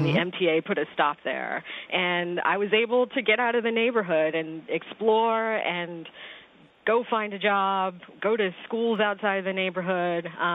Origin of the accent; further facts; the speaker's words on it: Long Island City, New York, United States; I grew up in Long Island City in Queensbridge Houses, actually.